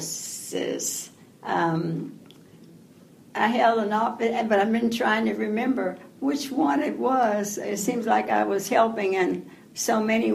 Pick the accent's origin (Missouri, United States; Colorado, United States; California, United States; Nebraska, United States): Missouri, United States; Kansas City; I grew up in Kansas City, Missouri.